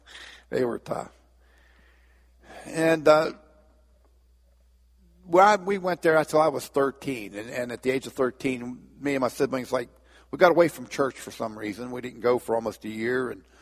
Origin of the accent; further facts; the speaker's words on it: Port Vue, Pennsylvania, United States; I was raised in Port View, born in McKeesport Hospital, raised in Port View, and dad was a policeman